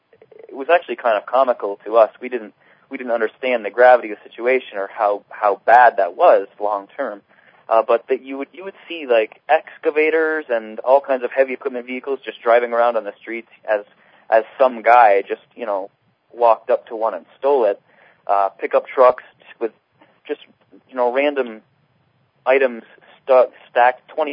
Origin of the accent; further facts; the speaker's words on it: Tupper Lake, New York, United States; I'm originally from Tupper Lake, New York. It's about 300 miles north of New York City. I grew up there.